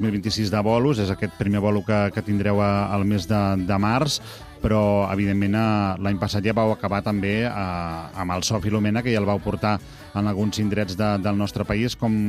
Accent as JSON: {"language": "Catalan", "town": "Mataró", "region": "Catalonia", "country": "Spain", "said": "jo sóc de Mataró"}